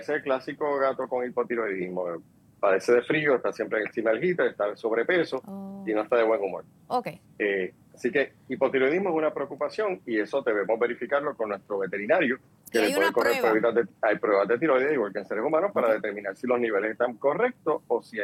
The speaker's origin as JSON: {"language": "Spanish", "town": "Manatí", "country": "Puerto Rico", "said": "Ah, yo soy de Manatí, ¿sabes?"}